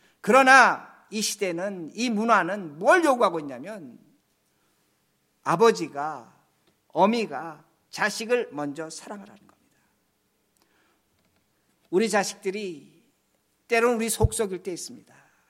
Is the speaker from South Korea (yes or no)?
yes; South Korea; now in United States; 우리 한국 분들이 저도 그런 적이 있는데